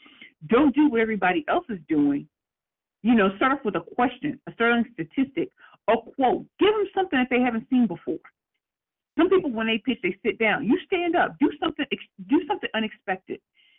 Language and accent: English; St. Louis, Missouri, United States; Now, y'all know I'm from St. Louis, so we have a certain way of talking.